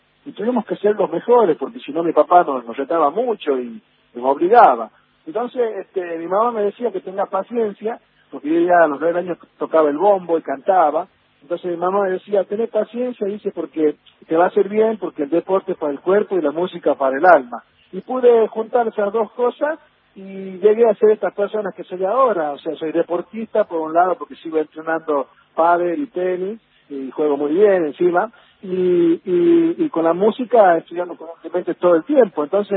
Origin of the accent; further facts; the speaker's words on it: Tartagal, Salta, Argentina; also born or lived in La Rioja, Argentina; en el año 69 yo nací en el Policlínico Ferroviario de la capital de La Rioja, y al poco tiempo me llevaron al campamento de Espucio a Tartagal, porque mi viejo era ferroviario, y lo trasladaban de estación a estación